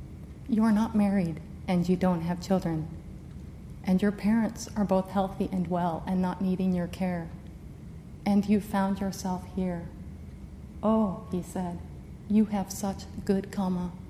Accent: United States; I said, yeah, mm-hmm, I'm an American.

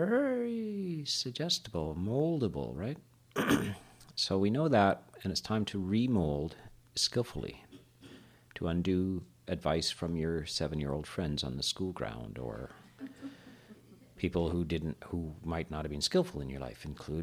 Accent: Canada; so I'm, you know, kind of born and raised in Canada, and I spent a lot of time out in the forest and living and doing a lot of camping and stuff

